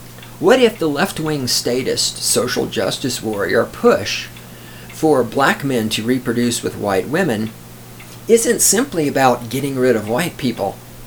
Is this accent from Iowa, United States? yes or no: no; Texas, United States; I'm from Texas, down in Texas, where half the population, I mean, I don't have exact statistics, but where I grew up, a good third of the population was black people.